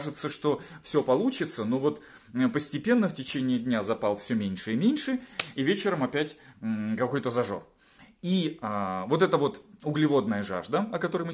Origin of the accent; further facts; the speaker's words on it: Siberia, Russia; Ну, как бы я из Сибири, у нас там все связано с медведем.